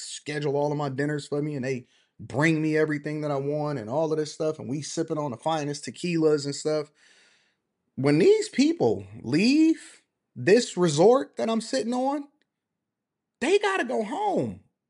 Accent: United States; No, listen, bro. I am from the United States of America. The United States of America at the end of the day.

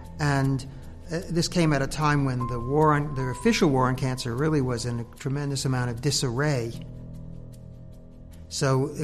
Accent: Brooklyn, New York, United States; born there; I was born in Brooklyn, New York.

